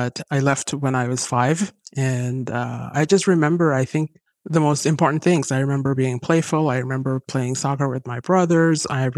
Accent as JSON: {"language": "English", "town": "Hargeisa", "region": "Woqooyi Galbeed", "country": "Somalia", "tie": "born or raised there", "moved": "yes", "lives_now": "United States", "said": "I was born and raised in Hargeisa. And then, like everybody, we packed our bags during a number of difficult years, and I started our life in the U.S. So I am part of that early Somali community that came in the early 90s to the U.S."}